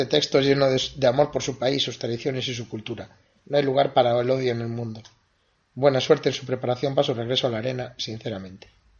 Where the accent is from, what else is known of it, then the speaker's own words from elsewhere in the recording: Catalonia, Spain; Soy catalana de sentimiento y española de DNI, pero no de sentimiento.